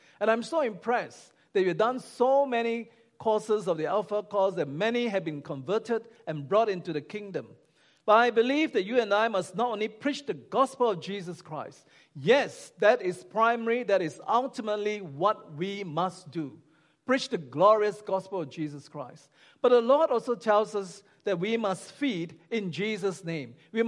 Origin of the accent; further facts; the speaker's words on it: Singapore; even though I'm a Singaporean, I still believe that the better food is found in KL.